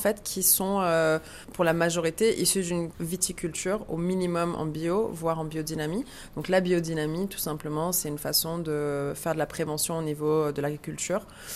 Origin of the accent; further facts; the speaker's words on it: Montreal, Quebec, Canada; now in Marseille, France; Je suis québécoise, née à Montréal.